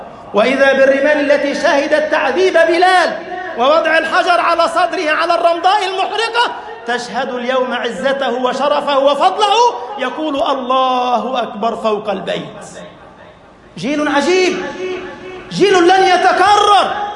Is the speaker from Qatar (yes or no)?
no; Egypt